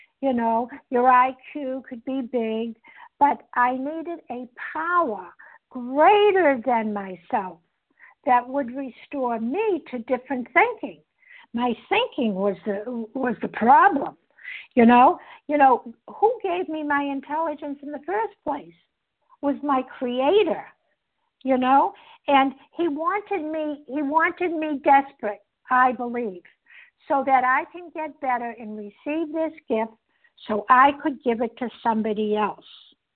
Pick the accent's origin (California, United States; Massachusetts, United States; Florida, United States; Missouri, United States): Massachusetts, United States; I am a recovered compulsive overeater. Thank you, God, and I'm from Massachusetts.